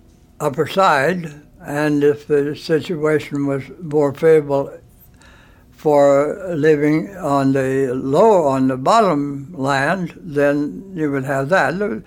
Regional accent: Appalachia, United States; also born or lived in Indiana / Kentucky / West Virginia; Well, the tenderest years, until I was 10, I lived in Indiana, southwestern Indiana, in a rural community. And then for the rest, I lived in Appalachia, Kentucky, and West Virginia.

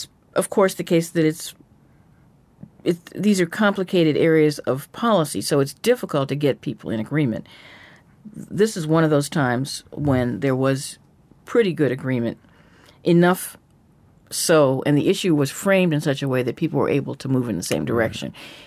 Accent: Washington, District of Columbia, United States; And I grew up in Washington, D.C., and my mother did as well

